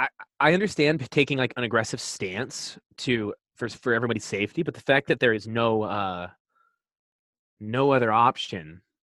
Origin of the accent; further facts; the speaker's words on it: Colorado, United States; I'd been planning this for a little while because I'm from Colorado.